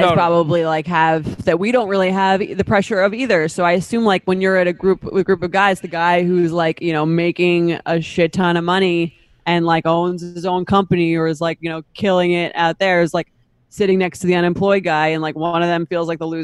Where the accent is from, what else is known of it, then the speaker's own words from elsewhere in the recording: Long Island, New York, United States; Love Long Island. That's my hometown.